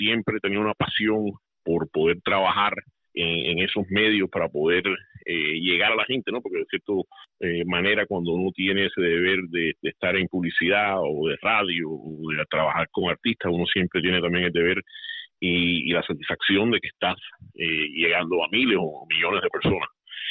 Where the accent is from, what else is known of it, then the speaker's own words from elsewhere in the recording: Miami Beach, Florida, United States; yo nací en Miami de padres ambos cubanos. Me crié en Miami Beach, en la playa, en esos días, en lo que era el vecindario mío, pues no había muchos niños hispanos, era más que todo una comunidad anglosajón y hebrea.